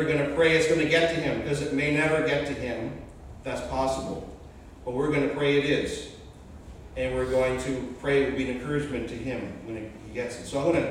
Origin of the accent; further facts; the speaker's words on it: Charlottetown, Prince Edward Island, Canada; I'm just from Charlottetown, so I'm not off island. I'm from the big city of Charlottetown type of thing, or the suburbs, Stratford.